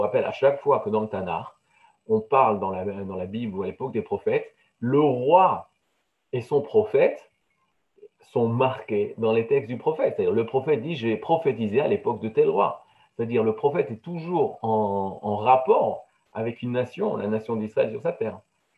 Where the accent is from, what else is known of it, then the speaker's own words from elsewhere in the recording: France; Moi j'ai grandi en France, dans la chrétienté